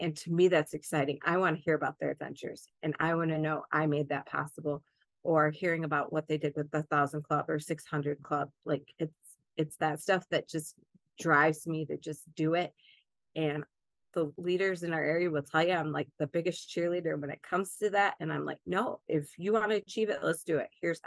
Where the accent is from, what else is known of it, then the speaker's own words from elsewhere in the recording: Bertrand, United States; from the Bertrand area. I've lived in Bertrand my whole life.